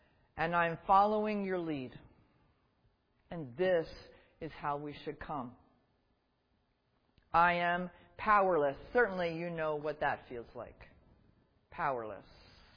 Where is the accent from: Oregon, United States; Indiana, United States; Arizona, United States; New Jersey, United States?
New Jersey, United States; So I do love the beach. I grew up in South Jersey, so sorry.